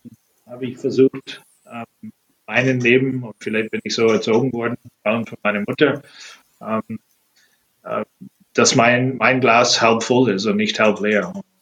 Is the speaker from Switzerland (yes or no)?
no; Canada; also born or lived in Germany; für den Rest meiner Kindheit war ich in Kanada. Da bin ich aufgewachsen, habe auch da Eishockey gespielt bis meine letzte Junioren-Saison